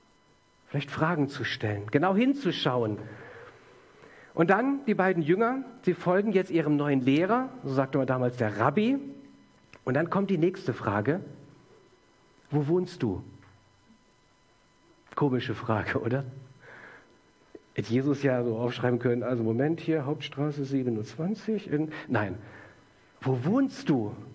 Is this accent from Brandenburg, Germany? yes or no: no; Baden-Württemberg, Germany; in der Nähe von Karlsruhe, wo ich aufgewachsen bin.